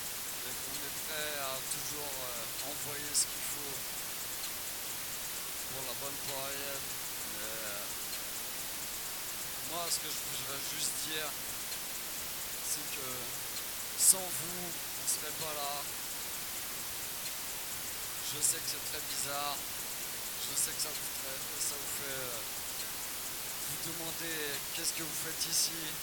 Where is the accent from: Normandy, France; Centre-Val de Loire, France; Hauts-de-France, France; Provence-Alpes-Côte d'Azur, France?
Normandy, France; Moi je viens de Normandie ici!